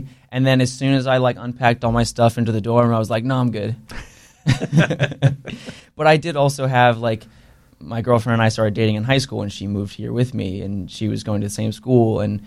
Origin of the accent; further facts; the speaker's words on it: Jacksonville, Florida, United States; I do feel fortunate that I grew up in Avondale, like Riverside, Murray Hill are all kind of connected.